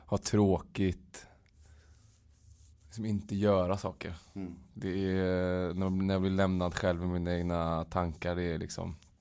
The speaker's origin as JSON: {"language": "Swedish", "town": "Uddevalla", "region": "Västra Götaland County", "country": "Sweden", "said": "anledningen till att jag åkte så sent igår var för att jag var hemma i Uddevalla i lördags då."}